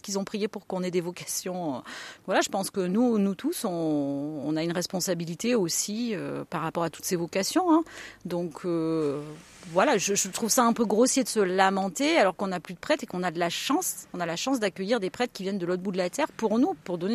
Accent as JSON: {"language": "French", "region": "Auvergne-Rhône-Alpes", "country": "France", "said": "je suis très attachée à mes racines, je suis auvergnate"}